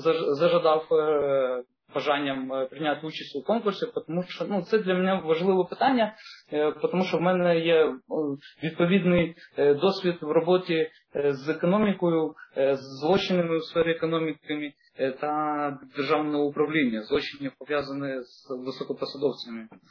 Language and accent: Ukrainian; Odesa, Odesa Oblast, Ukraine; як одесита, який небайдуже моя держава, моє рідне місто, герой Одеса, в якому я проживаю, в якому я працював багато років.